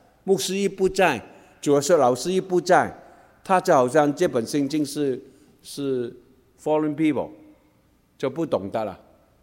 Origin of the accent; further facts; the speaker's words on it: Guangdong, China; 我们广东人很喜欢开玩笑了，